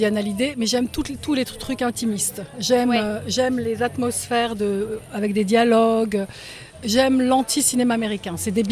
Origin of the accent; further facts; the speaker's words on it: France; moved away as an adult; now in Belgrade, Serbia; donc je suis française, mère de 3 enfants qui sont grands tous les 3. J'habite Belgrade depuis... 2003, donc ça fait 23 ans